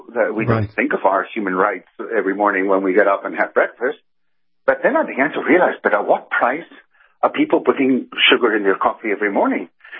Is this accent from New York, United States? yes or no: yes; New York City, New York, United States; I came from New York.